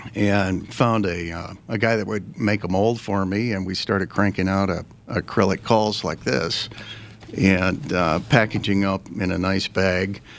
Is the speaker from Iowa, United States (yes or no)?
yes; Des Moines, Iowa, United States; I grew up in Des Moines, Iowa